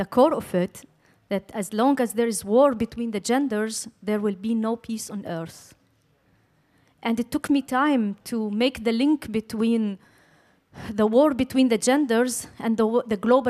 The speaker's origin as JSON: {"language": "English", "country": "Palestine", "tie": "born or raised there", "said": "as myself, as I grew up also in Palestine, and with all the privilege that I had"}